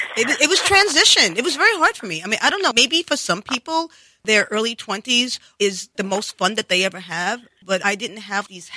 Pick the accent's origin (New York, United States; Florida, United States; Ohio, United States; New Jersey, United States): New York, United States; Bronx; I grew up in the Bronx.